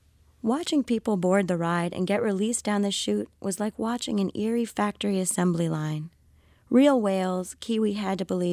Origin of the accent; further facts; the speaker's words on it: Florida, United States; Well, so I grew up in South Florida, and that's sort of like the most theme parks per capita in the continental U.S.